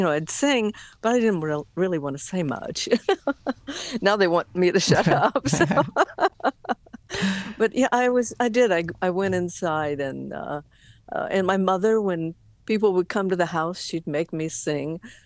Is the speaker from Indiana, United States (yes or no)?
yes; Wabash, Indiana, United States; also born or lived in Kentucky; I was born in Kentucky, but about 4 years of age, we moved to Wabash, Indiana.